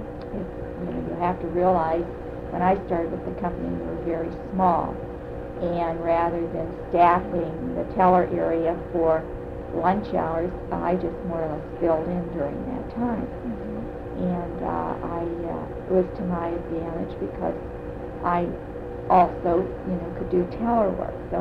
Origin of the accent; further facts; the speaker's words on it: Youngstown, Ohio, United States; I was born and raised in Youngstown. I attended a school that no longer exists, Connelly.